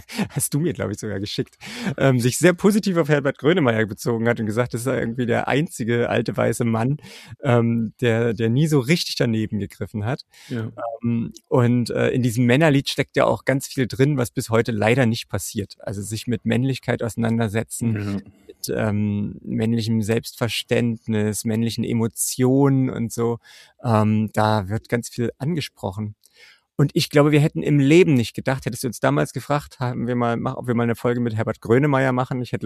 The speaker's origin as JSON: {"language": "German", "region": "Berlin-Brandenburg", "country": "Germany", "said": "Also wir kommen aus Berlin-Brandenburg"}